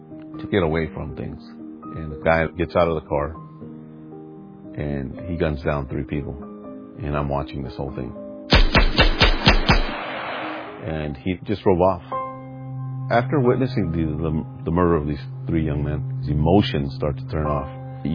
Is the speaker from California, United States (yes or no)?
yes; Los Angeles, California, United States; I was raised in the Rampart District of Los Angeles. At that time in the 80s is where gangs started to really take hold of communities.